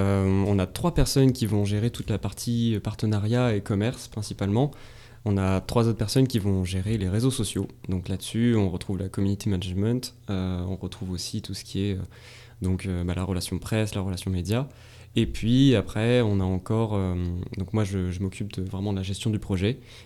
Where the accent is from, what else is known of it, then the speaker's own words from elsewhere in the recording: Île-de-France, France; on est des Essoniens. Donc on a toujours grandi dans le Sud-Essonne, particulièrement sur Milly-la-Forêt, Soisy, on a aussi sur École aussi. Enfin voilà, toute cette empreinte très locale du Sud-Essonne.